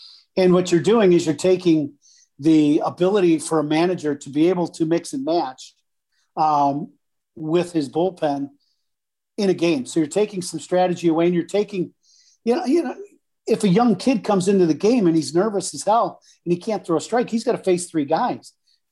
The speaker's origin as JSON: {"language": "English", "town": "Chicago", "region": "Illinois", "country": "United States", "said": "With life in Chicago, I'm a Chicagoan, right?"}